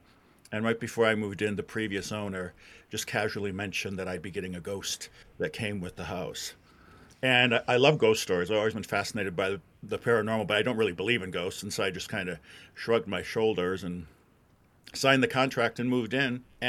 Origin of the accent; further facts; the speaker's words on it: Wisconsin, United States; moved away as an adult; now in Louisville, United States; I am based in Louisville, Kentucky. I'm not from Louisville originally. I'm from Wisconsin. I ended up here in the 1990s.